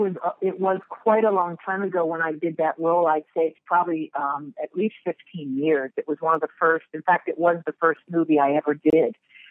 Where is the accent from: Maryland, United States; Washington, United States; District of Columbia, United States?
Maryland, United States; and I grew up in Maryland, which I didn't grow up in the mountains for sure.